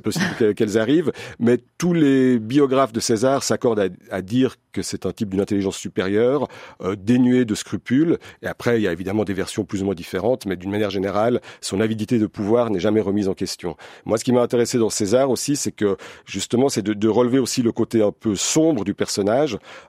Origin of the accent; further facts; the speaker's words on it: Switzerland; moi, j'ai grandi en Suisse, je suis suisse